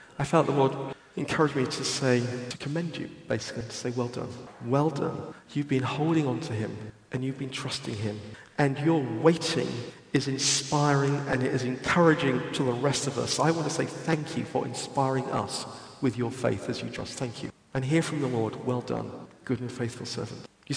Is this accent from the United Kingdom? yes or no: yes; United Kingdom; We're British, most of us. We're not very good at owning our desperation.